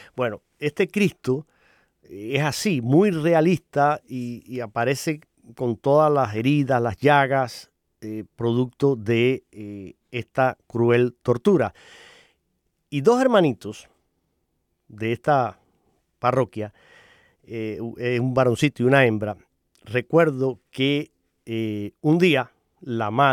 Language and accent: Spanish; Holguín, Cuba; pertenece a la diócesis de Holguín, yo soy de allí